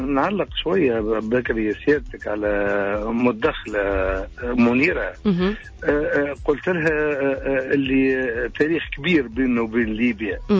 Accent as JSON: {"language": "Arabic", "country": "Tunisia", "said": "انا باختصار معناها كتونسي"}